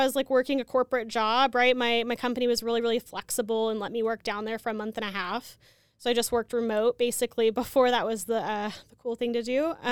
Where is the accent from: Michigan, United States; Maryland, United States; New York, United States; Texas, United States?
Texas, United States; like my hometown's like an hour and a half from Houston.